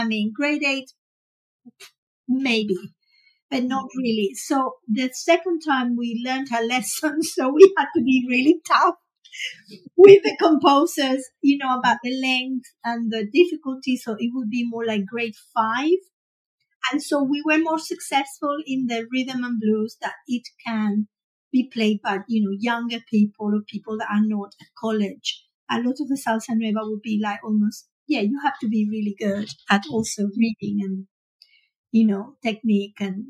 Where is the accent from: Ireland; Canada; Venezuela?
Venezuela; I grew up in Venezuela, so I was surrounded by Latin music, salsa, you know